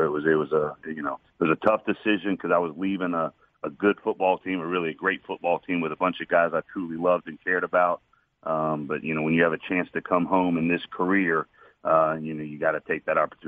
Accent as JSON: {"language": "English", "town": "Atlanta", "region": "Georgia", "country": "United States"}